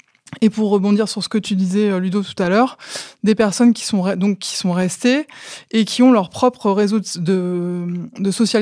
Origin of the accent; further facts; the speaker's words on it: Hauts-de-France, France; j'ai grandi en Picardie. Maintenant, je m'intègre. Enfin, j'essaie de me créer une vie sur la Creuse.